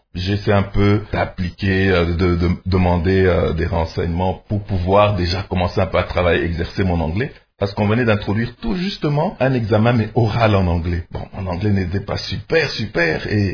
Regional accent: DR Congo; mais non, mais je suis congolais.

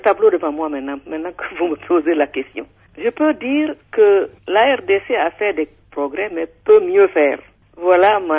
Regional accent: Guinea; Mon pays, moi je suis de la Guinée.

